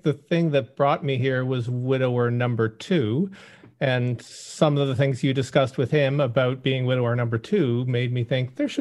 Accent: Ontario, Canada; also born or lived in New York; now in Prince Edward Island, Canada; I was born in New York, grew up in Ontario, and moved here in 1993. So I'm into year 29-30 of being here.

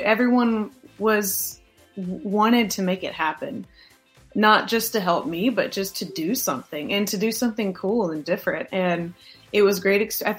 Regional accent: Louisville, Kentucky, United States; I came from Northern Kentucky. I grew up in Louisville. I went to college in Northern Kentucky University.

